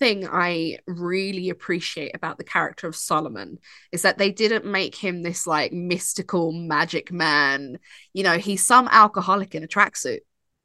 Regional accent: Ireland; Or is that me just being like, well, I'm from Catholic Ireland, and of course all religion abuses children and women.

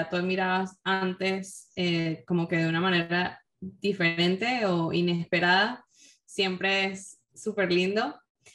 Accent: Caracas, Capital District, Venezuela; also born or lived in Ciudad Bolívar; me mudé a Caracas desde muy, muy chiquita y crecí todo allá y me gradué del bachillerato allá en Venezuela.

